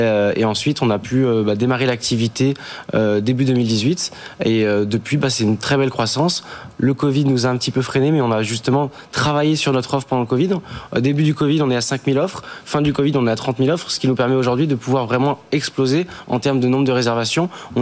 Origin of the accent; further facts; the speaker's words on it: Lyon, Auvergne-Rhône-Alpes, France; Nous, on est lyonnais, on est aussi du Beaujolais, donc on a un très fort ancrage local.